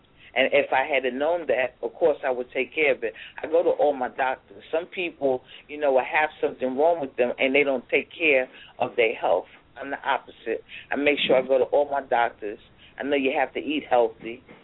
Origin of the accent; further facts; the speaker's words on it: Jersey City, New Jersey, United States; Well, as of now, because I'm from Jersey City, there's not really any poetry places here